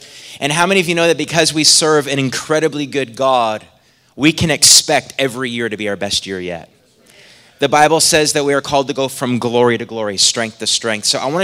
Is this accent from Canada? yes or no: yes; Atlantic Canada, Canada; I'm originally from Canada. East coast of Canada.